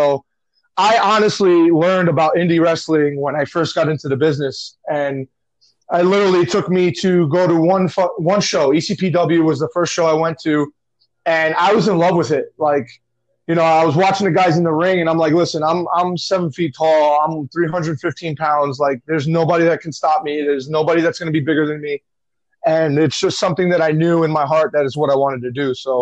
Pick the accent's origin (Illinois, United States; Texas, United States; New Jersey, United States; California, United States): New Jersey, United States; Ridgefield Park; I grew up in Ridgefield Park.